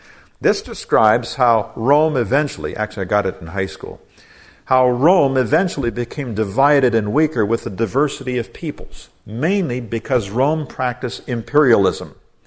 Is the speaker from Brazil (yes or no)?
no; Nigeria; I've seen this firsthand in my own years of growing up in Nigeria, West Africa.